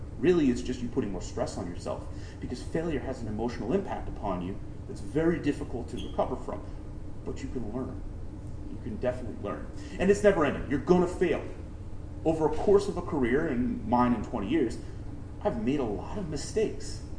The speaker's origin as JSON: {"language": "English", "region": "New York", "country": "United States", "said": "So I said, all right, I'm from New York."}